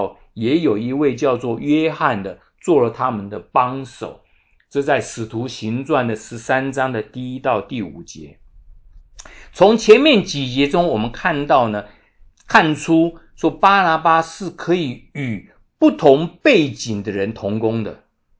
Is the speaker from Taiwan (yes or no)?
no; China; 我们中国人常常动不动就先看别人的缺点，往往都说了一些很负面的话，这是我们中国人的一个潜在的毛病。美国人就比在这点就比较好